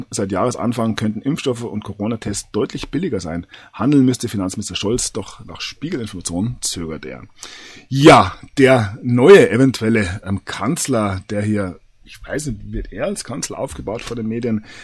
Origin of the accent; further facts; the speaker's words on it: Bavaria, Germany; Als Bayer hat man da natürlich nichts dagegen